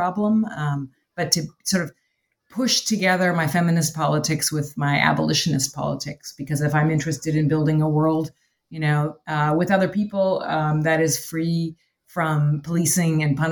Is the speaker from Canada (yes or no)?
yes; Canada; now in United States; I am from Canada originally.